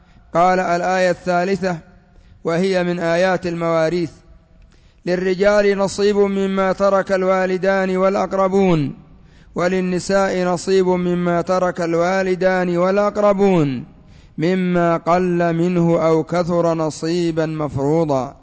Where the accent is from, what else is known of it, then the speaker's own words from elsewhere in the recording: Yemen; قد يكون عندنا في اليمن بحمد الله المقبرة مجان